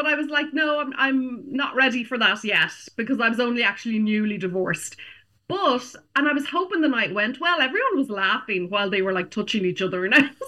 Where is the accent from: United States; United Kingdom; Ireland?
Ireland; now in Canada; I'm an Irish woman living in Canada. I just have to make sure people understand the accent.